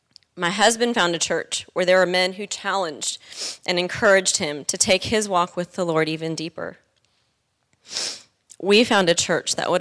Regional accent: Charlotte, North Carolina, United States; I was born in the United States to a Hindu family. I was raised for most of my life in Charlotte, North Carolina, a place where some would call it the buckle of the Bible Belt

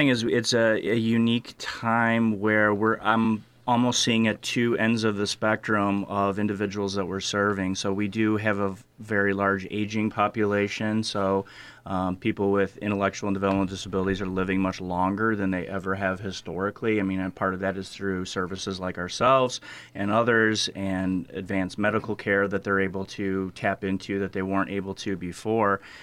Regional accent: Elgin, Illinois, United States; I grew up locally in Elgin and went to Northern Illinois University

